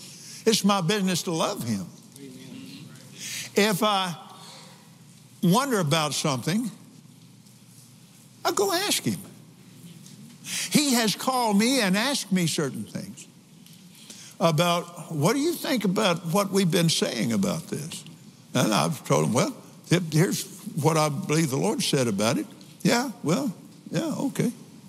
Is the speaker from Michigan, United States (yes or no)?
no; Texas, United States; But I'm from Texas.